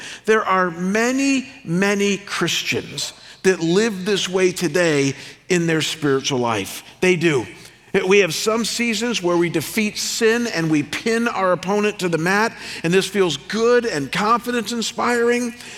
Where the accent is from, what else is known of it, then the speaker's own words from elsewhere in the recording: Ohio, United States; And the little town that I was raised in Ohio had one expectation for little boys, and that's that you had to be involved in sports.